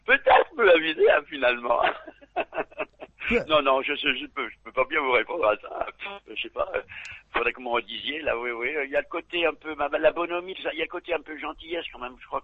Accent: Lyon, Auvergne-Rhône-Alpes, France; Non, je suis natif de Lyon, oui, tout à fait.

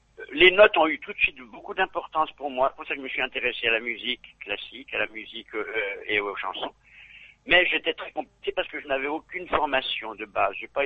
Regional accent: Lyon, Auvergne-Rhône-Alpes, France; Non, je suis natif de Lyon, oui, tout à fait.

